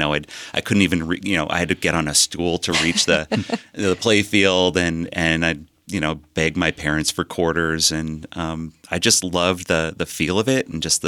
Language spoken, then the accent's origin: English; Burlington, Vermont, United States; Yeah, I grew up in the New North End of Burlington.